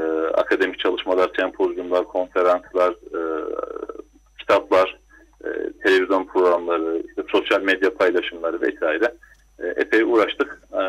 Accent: Karaman, Turkey; born there; 1980 Karaman doğumluyum.

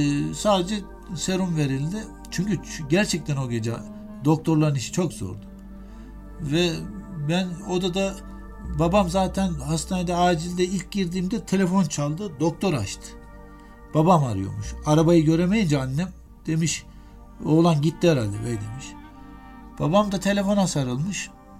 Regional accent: Kahramankazan, Ankara, Turkey; annemin köyü Kazan. Ben Kahraman Kazanlıyım aynı zamanda. Babam Kırım göçmeni.

